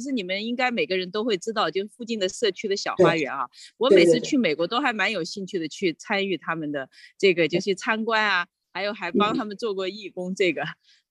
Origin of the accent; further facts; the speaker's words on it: China; 其实我们中国人对植物的名字是非常非常匮乏的